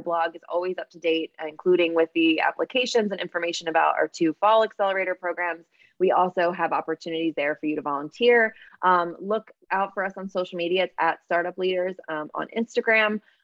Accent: New Jersey, United States; I grew up in South Jersey. I always thought I'm moving to New York when I graduate college

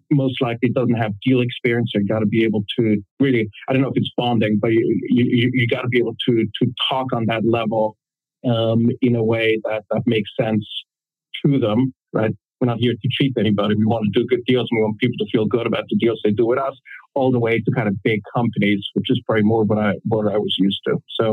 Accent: Switzerland; moved away as an adult; also born or lived in Philadelphia / New York / London; I grew up in Switzerland, always wanted to live in the States and finally managed to do so for college. Went to school in Philadelphia and then managed to live in New York for a while, in London, and now here.

